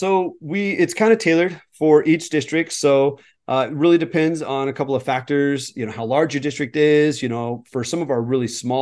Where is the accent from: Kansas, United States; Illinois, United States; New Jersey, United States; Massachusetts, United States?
Kansas, United States; Wichita; now in California, United States; Born and raised. Yeah. Born and raised Wichita, Kansas, which is one of the districts I'm hoping to connect with in October to do some videos with.